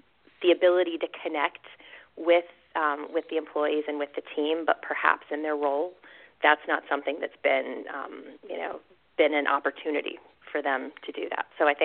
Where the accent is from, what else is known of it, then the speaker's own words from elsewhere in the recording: North Carolina, United States; also born or lived in New York; now in Philadelphia, United States; I'm actually from the South. So I've lived in just about every southern state, but went to high school and my first part of college in North Carolina. So it's probably just easier to say I am a North Carolinian.